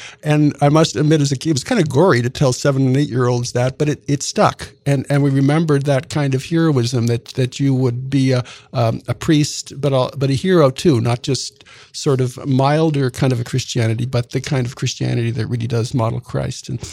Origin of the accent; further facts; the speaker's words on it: Canada; I'm from Canada